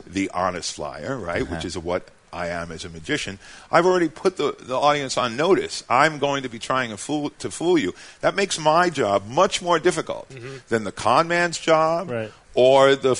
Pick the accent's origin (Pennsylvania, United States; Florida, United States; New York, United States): New York, United States; Brooklyn; born there; But, you know, I was born in Brooklyn.